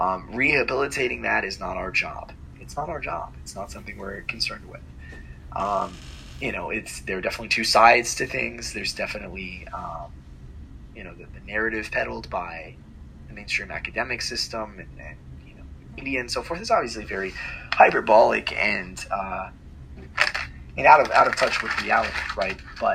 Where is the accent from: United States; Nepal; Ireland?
Ireland; I mean, I'm Irish.